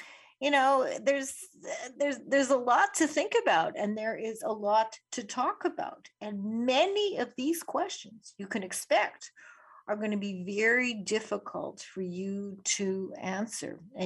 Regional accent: Winnipeg, Manitoba, Canada; growing up in Winnipeg.

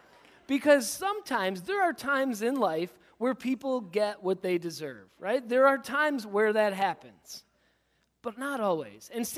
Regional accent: Perry, United States; So when I was in high school, I grew up in Perry, as a lot of you know

